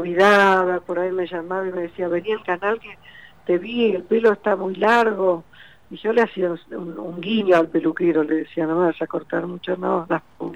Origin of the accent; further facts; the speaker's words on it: Argentina; also born or lived in France; yo cuando volví sentí que hice bien en volver porque yo soy acá, soy argentina